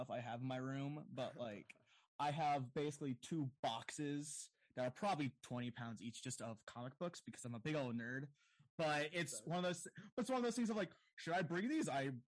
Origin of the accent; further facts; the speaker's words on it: Tulsa, Oklahoma, United States; I am from Tulsa, Oklahoma, specifically, which has, when the last census came out, had about 400,000.